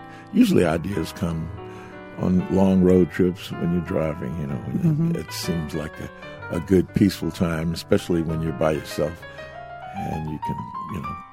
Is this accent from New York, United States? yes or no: yes; New York City, New York, United States; moved away as an adult; now in West Virginia, United States; Yes, I grew up in Jamaica, Queens